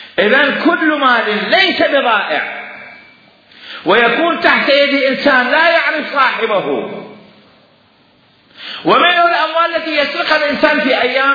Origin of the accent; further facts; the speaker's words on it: Algeria; نحن جزائريين او جزائريين